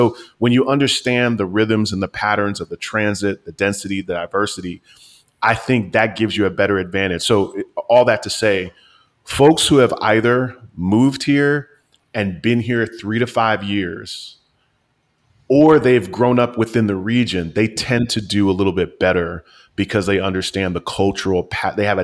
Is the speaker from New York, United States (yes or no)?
yes; New York, United States; I grew up outside of New York City